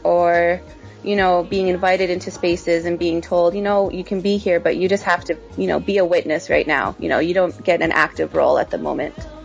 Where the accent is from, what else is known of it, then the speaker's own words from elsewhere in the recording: Manitoba, Canada; traditionally, we come from the Red River in Manitoba, so the settlements along the Red River.